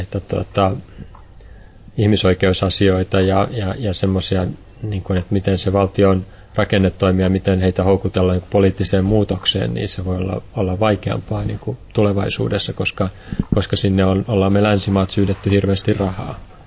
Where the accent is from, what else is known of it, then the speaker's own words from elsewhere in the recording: Espoo, Uusimaa, Finland; also born or lived in Satakunta; Mun lapsuus on siis itse asiassa aika kaupunkimaisessa ympäristössä Espoossa pääasiassa, vaikka mä oon syntynyt tuossa Pohjois-Satakunnassa